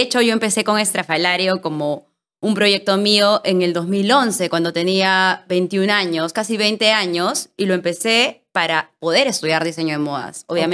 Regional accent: Arequipa, Peru; Yo estaba en Arequipa, soy de Arequipa, estoy en la San Pablo

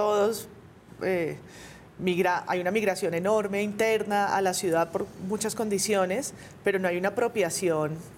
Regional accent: Bogotá, Colombia; Bogotá no es una ciudad que los bogotanos y las bogotanas defendamos de corazón

